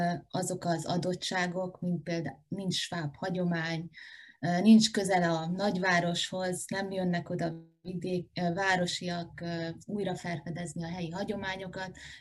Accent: Mezőtúr, Jász-Nagykun-Szolnok, Hungary; én Mezőt úr vagyok, innen származom

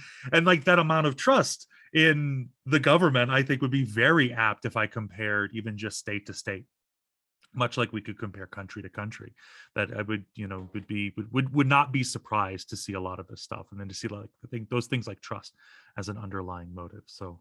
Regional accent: Louisiana, United States; So I'm originally from Louisiana, a southern state with a long history of corrupt government.

